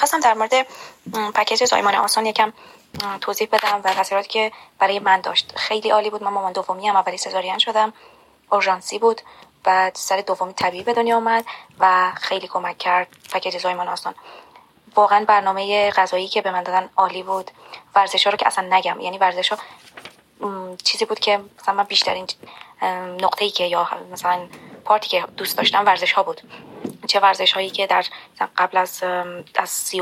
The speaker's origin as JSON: {"language": "Persian", "country": "Iran", "said": "همیشه با اینکه من از ایران هستم ساعت ها خیلی فرق داره"}